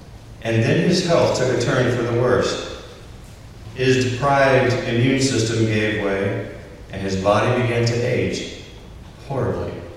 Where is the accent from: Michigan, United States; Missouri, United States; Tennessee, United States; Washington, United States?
Missouri, United States; Jefferson City; a man that I knew from my hometown in Jefferson City, Missouri.